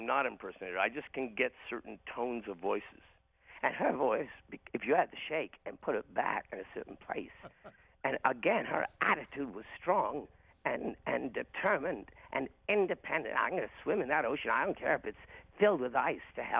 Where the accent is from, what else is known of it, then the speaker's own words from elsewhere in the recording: Hamilton, Ontario, Canada; when I was growing up in Hamilton, Ontario, there was a guy down the street who had a very high voice